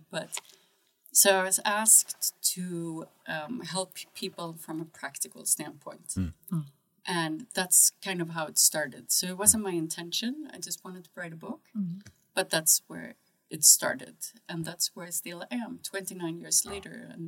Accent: Sweden; also born or lived in United States; I grew up in Sweden, mostly, and as a teen, we moved to the U.S.

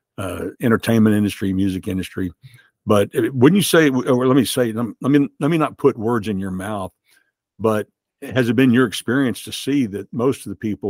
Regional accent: Texas, United States; is just growing up in Texas, you know, Beaumont was, like I said, it's, any water town's always a little bit rougher

